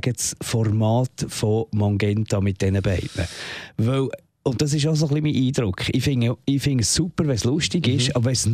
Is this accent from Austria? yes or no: no; Zurich, Switzerland; dann muss man sich wirklich ein bisschen das eine oder andere überlegen bei uns in der Schweiz. Es war bei uns in Eglis auch Drachenbootrennen.